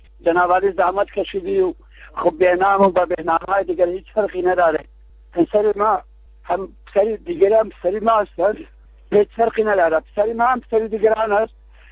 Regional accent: Iran; بله دیگه، ما ایرانی هستیم دیگه

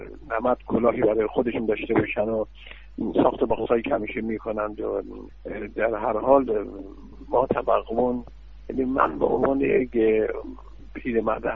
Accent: Iran; و من در پایان میخواستم اولا تشکر به عنوان یک ایرانی تشکر بکنم

